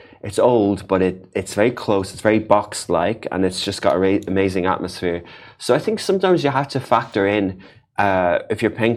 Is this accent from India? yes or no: no; Ireland; I'm Irish.